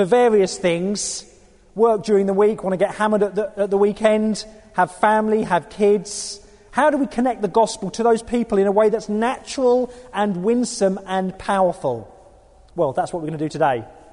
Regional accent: Southend-on-Sea, East of England, United Kingdom; I'm originally from Southend-on-Sea, nearby here, and it's really good to be here.

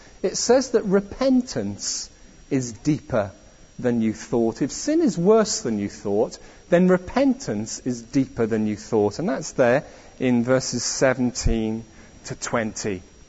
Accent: Wales, United Kingdom; I'm Welsh, if you're visiting and don't know.

